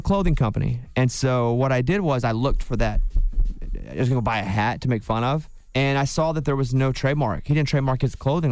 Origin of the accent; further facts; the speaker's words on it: Hot Springs, Arkansas, United States; So growing up in Hot Springs, Arkansas, they live right next door to each other.